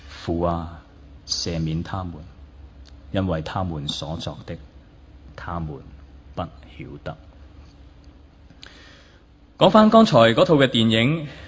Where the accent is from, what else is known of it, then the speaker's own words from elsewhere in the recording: Hong Kong; 我作为牧师，作为香港人。